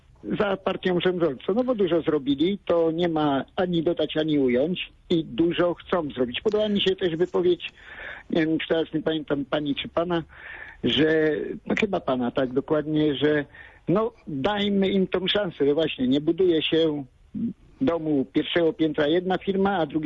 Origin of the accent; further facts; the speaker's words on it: Trzcianka, Greater Poland Voivodeship, Poland; bo ja jestem z Trzcianki. Trzcianka to jest koło Piły.